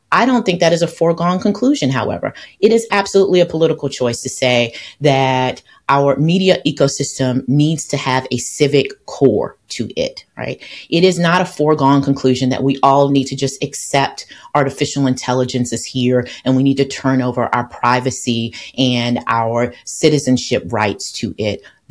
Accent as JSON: {"language": "English", "country": "United States", "tie": "born or raised there", "said": "I grew up, I like to say to people, I grew up in Bill Clinton's America, in a post-Cosby black fever dream of upward social mobility."}